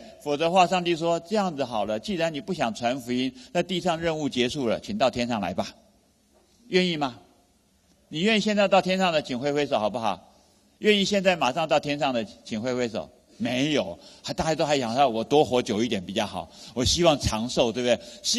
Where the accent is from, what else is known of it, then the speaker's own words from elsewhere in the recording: Taiwan; 我跟你讲，我从台湾来哈，台湾很多年轻人现在不想要结婚